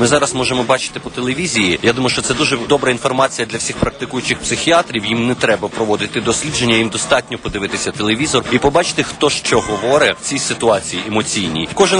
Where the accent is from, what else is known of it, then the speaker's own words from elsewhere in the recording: Kyiv, Ukraine; Як корінний киянин, я вперше за багато років побачив